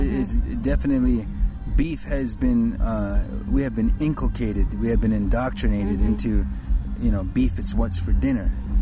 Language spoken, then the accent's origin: English; South Dakota, United States; I was born as a Native American person. I lived on the reservation since birth. Mm-hmm. I was born in the Black Hills